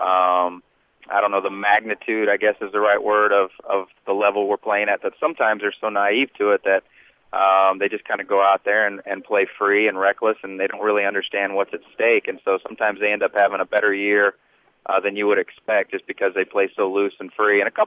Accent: Jefferson City, Missouri, United States; And I'm from Jefferson City, so, this is home for me. I have a very large family base, right there in Jeff City.

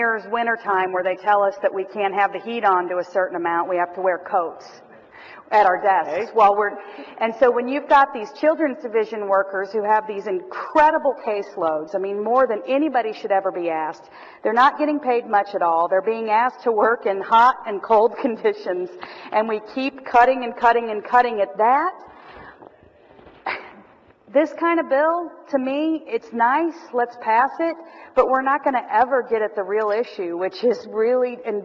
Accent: Branson, Missouri, United States; I'm actually from Branson, and my whole family still lives there

